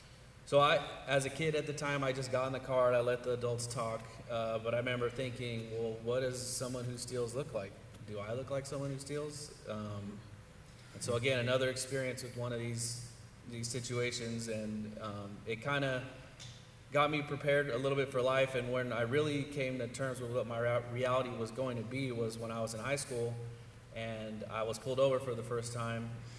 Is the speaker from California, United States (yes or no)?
yes; Fresno, California, United States; I was born and raised here in Fresno. My parents were as well. We were more from like the central Fresno area